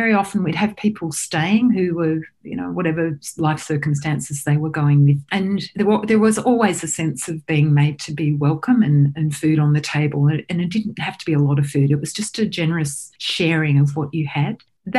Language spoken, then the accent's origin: English; New South Wales, Australia; I grew up in country in New South Wales, out near Millthorpe and Orange. And it's Wurundjeri country of First Nations people. My family had not had a lot, but they'd grown up on a farm, and we had a dairy farm.